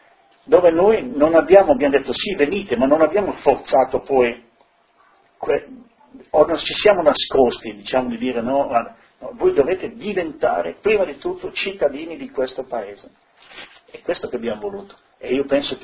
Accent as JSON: {"language": "Italian", "region": "Friuli-Venezia Giulia", "country": "Italy", "moved": "yes", "lives_now": "Switzerland", "said": "vai dappertutto, dici sono friulano, ma voi friulano lo senti, no?"}